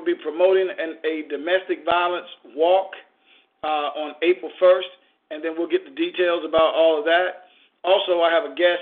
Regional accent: Georgia, United States; And then I want to do my signature, you know, because I'm from Georgia.

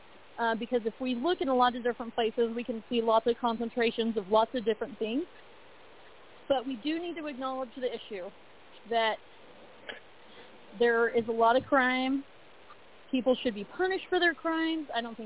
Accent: Utah, United States; And I grew up in Utah and in a very small town.

